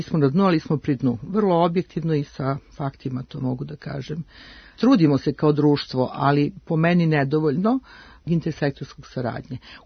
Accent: Serbia

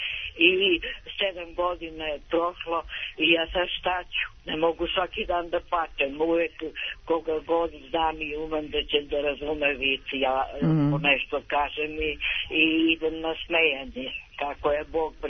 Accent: Niš, Nišava District, Serbia; also born or lived in Belgrade / Sinj; Ne, ja sam rođena u Beogradu i živim od 57. u Nišu, otac je bio vojno lice i prekomanda je bila. Ja sam u tim prvim razredima sve beogradski pričala. E, posle si u Nišu okrenula si na niški.

